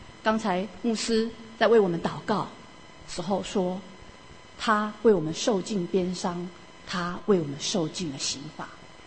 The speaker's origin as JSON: {"language": "Chinese", "country": "Taiwan", "said": "你知道我们中国人，我们亚洲人，我们有很多不同的信仰的背景。我们以前在台湾的时候"}